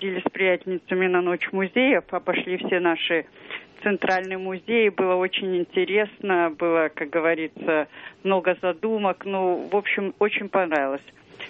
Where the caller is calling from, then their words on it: Yaroslavl, Yaroslavl Oblast, Russia; Я звоню из Ярославля.